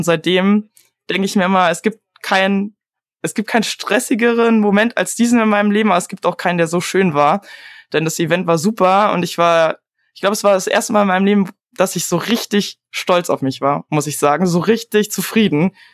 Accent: Berlin, Germany; born there; aber ich bin auch geborener Berliner.

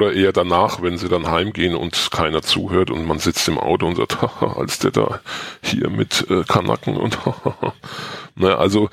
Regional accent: Germany; wenn du natürlich als Türke in Deutschland aufwächst

